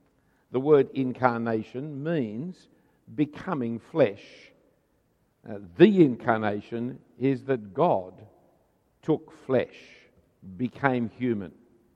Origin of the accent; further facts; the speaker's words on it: Australia; which as an Australian I've never done